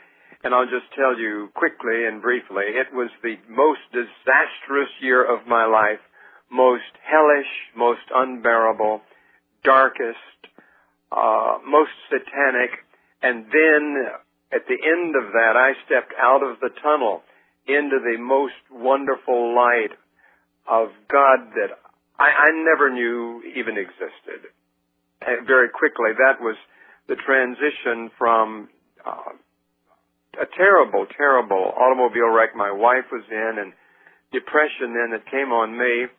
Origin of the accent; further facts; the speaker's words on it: Miami, Florida, United States; moved away as an adult; also born or lived in Homestead; I grew up in South Florida, born in Homestead, which is south of Miami. When I moved to Miami, I had to go north. I grew up there, went to high school there, then in 1949, moved to Atlanta